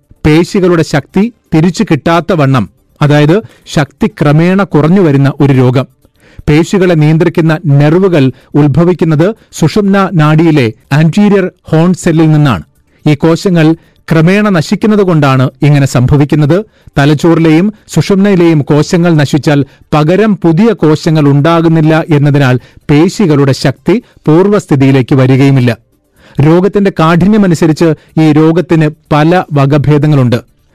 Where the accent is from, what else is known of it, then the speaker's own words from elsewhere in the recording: Kerala, India; അതുകൊണ്ട് തന്നെ ഞാൻ മലയാളിയാണ് എന്ന് പറയുന്നതിൽ എനിക്ക് അഭിമാനവുമുണ്ട്.